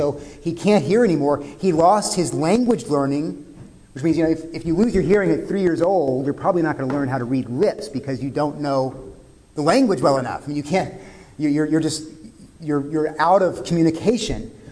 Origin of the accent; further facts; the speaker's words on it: United States; I'm not going to abase myself before you because I am an American. We don't beg, right?